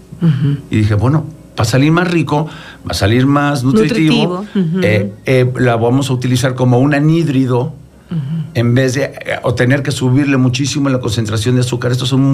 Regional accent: Mexico; born there; Mi padre, sí, era italiano, de, sí, Venecia. Sí. Yo nací aquí en México y estuve allá varios años

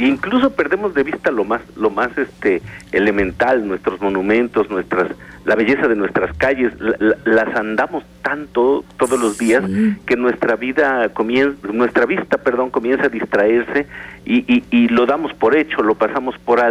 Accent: Mexico; nosotros mismos como mexicanos

